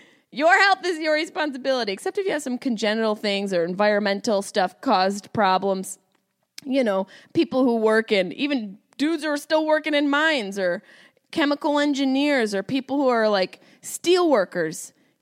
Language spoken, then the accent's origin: English; Syracuse, New York, United States; accent: Syracuse; I put on my hat, my sunglasses, my hat, my Syracuse accent came out.